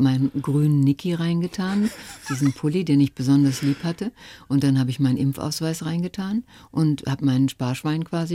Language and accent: German; North Rhine-Westphalia, Germany; Und da, wo ich herkomme, aus dem Ruhrgebiet